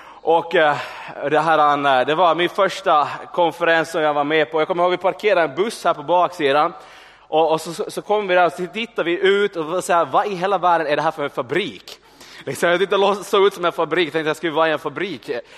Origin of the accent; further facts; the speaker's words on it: Ekenäs, Uusimaa, Finland; så är jag uppvuxen i Ekenäs, the city of glory and hope. Och den anrika staden.